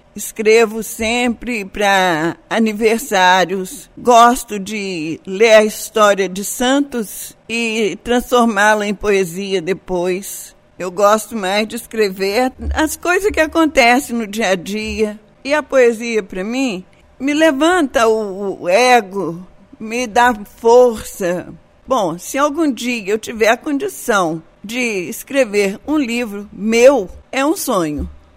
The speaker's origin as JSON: {"language": "Portuguese", "town": "Belo Horizonte", "region": "Minas Gerais", "country": "Brazil", "tie": "born there", "said": "residente no bairro Fernão Dias, tenho 73 anos, nasci na Pedreira Prado Lopes"}